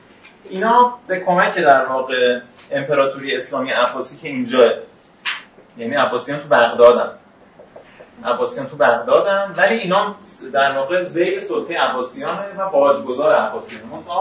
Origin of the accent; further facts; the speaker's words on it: Iran; برای ما که ایرانی هستیم